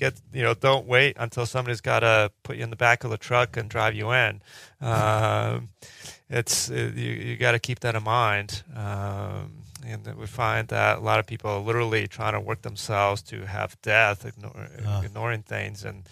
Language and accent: English; Roundup, Montana, United States; Well, I'm from Roundup. Well, that's the suburb. people on the East Coast don't get that.